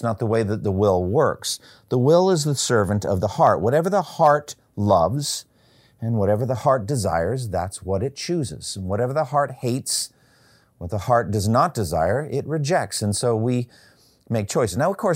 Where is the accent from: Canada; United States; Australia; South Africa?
United States; Boston, Massachusetts; For me, I grew up in Boston, and I'm a big Red Sox fan.